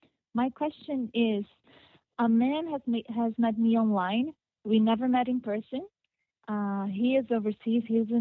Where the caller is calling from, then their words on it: Netherlands; So, I'm calling from the Netherlands.